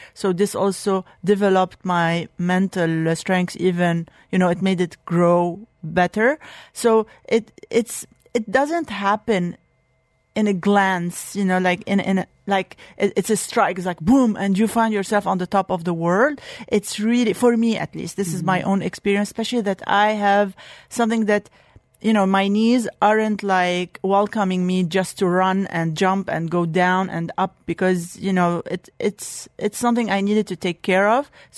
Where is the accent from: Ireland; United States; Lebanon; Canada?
Lebanon; English is a second language; I was born and lived in Lebanon.